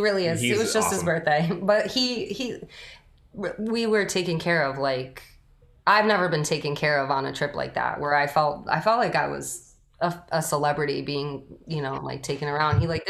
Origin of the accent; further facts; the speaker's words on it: New York, United States; Yeah, they really like my accent when I travel. They really, really like it.